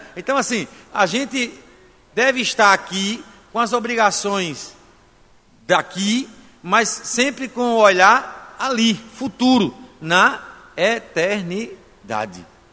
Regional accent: João Pessoa, Paraíba, Brazil; A nossa identidade, nós somos brasileiros, paraibanos, pessoenses

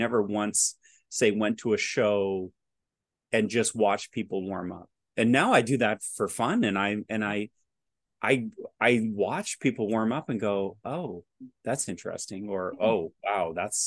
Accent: Canada; And I have dual citizenship, so I did have a British passport. My parents are English, although I was born in Canada.

